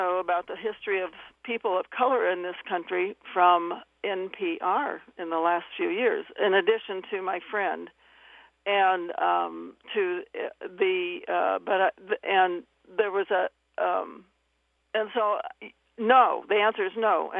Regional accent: Macomb, Illinois, United States; But anyway, I grew up in Macomb, which I'm pretty sure was a sundown town.

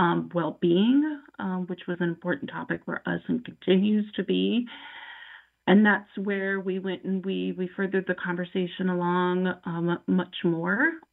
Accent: Fort Wayne, Indiana, United States; now in Chicago, United States; I grew up in Indiana over in Fort Wayne, so I get that time back to go over there and spend time with them.

